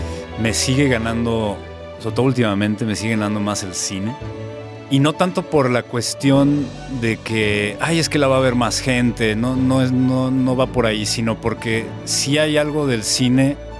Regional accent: Guadalajara, Jalisco, Mexico; now in Mexico City, Mexico; Estaba recién llegado de Guadalajara, yo soy de Guadalajara, llegué a la Ciudad de México buscando abrirme más camino, porque en Guadalajara pues no había gran cosa.

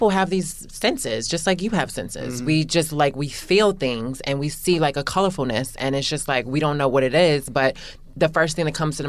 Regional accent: Chicago, Illinois, United States; I was raised in Princeton Park, 95th and Day and Ryan. Mm-hmm. Also, I lived in Beverly. But I lived all over... Chicago, but I was bred and born on the South Side in Marinette Park, Illinois, right off the 95th Dan Ryan Red Train, baby.

